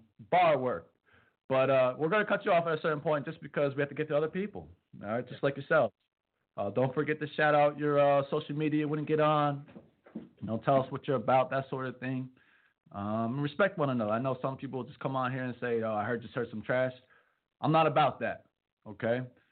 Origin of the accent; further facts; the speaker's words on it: New Jersey, United States; I'm from New Jersey. I'm a Redskins fan, so it's all good.